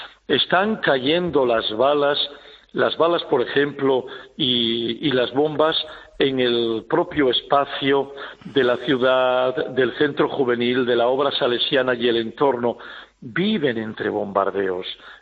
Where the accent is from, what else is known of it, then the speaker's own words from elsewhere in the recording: Spain; Sinceramente, como español, yo creo que no es aceptable la situación que tenemos